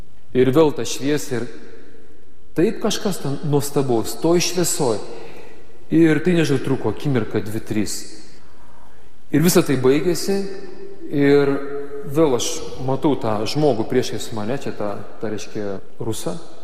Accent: Šiauliai, Šiauliai County, Lithuania; aš pats esu šiaulietis, turiu tokią savotišką, dar šiaulietišką ambiciją

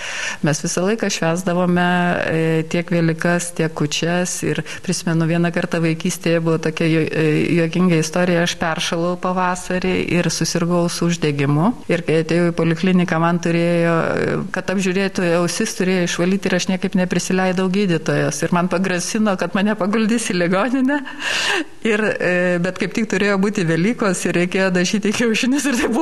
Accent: Klaipėda, Klaipėda County, Lithuania; Aš pati esu klaipėdietė, o mamos tėviškiai yra po Elektrėnų ežeru, nes jos sodybą užpylė.

